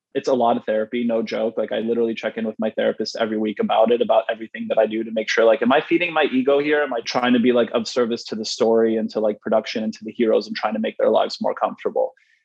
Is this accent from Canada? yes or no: yes; Canada; because I'm Canadian and we apologize for existing.